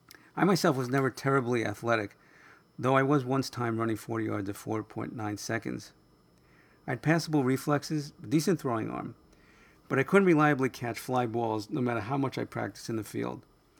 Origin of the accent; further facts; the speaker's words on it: Bronx, New York, United States; also born or lived in Mount Vernon; I was born in the New York suburb of Mount Vernon, but I've lived most of all of my life in the Bronx.